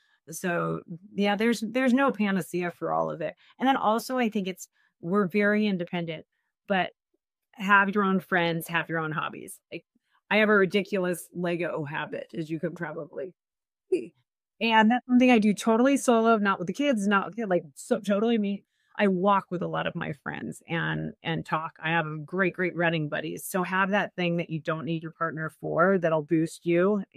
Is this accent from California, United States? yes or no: yes; Sacramento, California, United States; So first of all, I grew up in Sacramento, single mom, divorced, a second grade teacher.